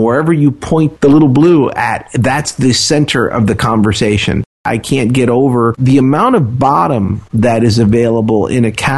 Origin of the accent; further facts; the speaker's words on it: Miami, Florida, United States; I grew up in Miami and used to go out to LA a lot and work out in different studios.